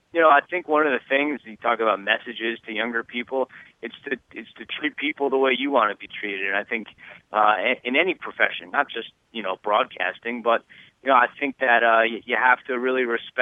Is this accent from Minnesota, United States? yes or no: no; New Jersey, United States; I'm from New Jersey originally, so I didn't really know too much about it.